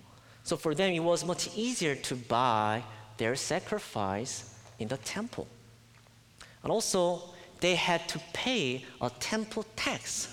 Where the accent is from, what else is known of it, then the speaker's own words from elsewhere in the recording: South Korea; I'm from Korea. In Korea, you cannot carry or own a gun unless you are in the military or policeman. But here, it is possible.